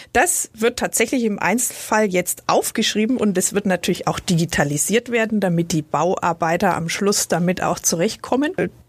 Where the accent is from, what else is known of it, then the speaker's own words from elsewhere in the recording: Nuremberg, Bavaria, Germany; Die Frage stelle ich mir auch als Nürnbergerin.